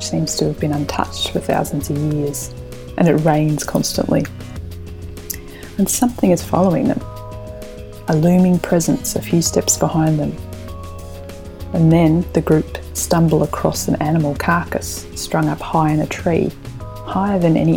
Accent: Australia; perhaps because as an Australian it's kind of exotic.

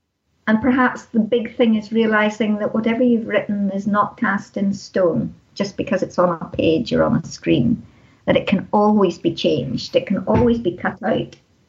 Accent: Northern Ireland, United Kingdom; growing up in Ulster at the height of the Troubles

